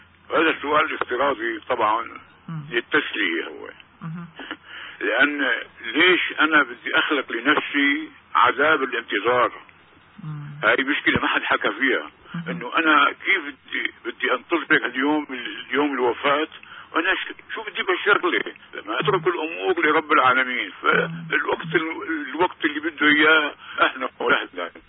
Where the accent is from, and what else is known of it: Syria